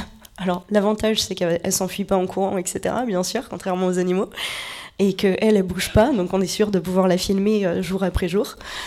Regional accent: Sarlat, Nouvelle-Aquitaine, France; j'ai eu la chance de grandir à la campagne depuis toute petite. Je suis originaire de Sarlat, en Dordogne.

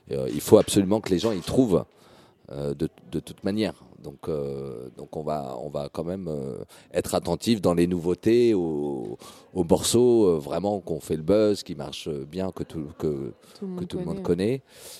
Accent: La Riche, Centre-Val de Loire, France; nous, on est originaire de La Riche, à côté de Tours.

